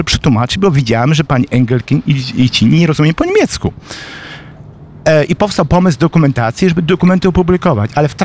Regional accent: Tarnów, Lesser Poland, Poland; moved away as an adult; also born or lived in Katowice; i z moich stron rodzinnych, bo ja pochodzę spod Tarnowa.

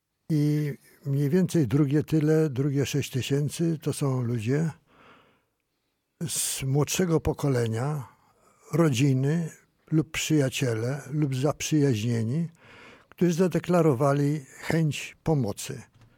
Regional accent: Warsaw, Masovian Voivodeship, Poland; also born or lived in Kutno; Ja urodziłem się w Kutnie i z Kutna byłem wysiedlony na początku 40 roku. Od 40 roku mieszkałem w Warszawie, a od 42 roku mieszkałem w Bursie Rady Głównej Opiekuńczej na ulicy Leszno 81.

